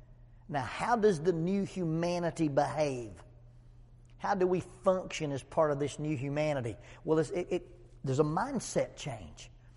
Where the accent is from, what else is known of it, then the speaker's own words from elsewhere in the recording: United States; because I'm at home and I'm an American.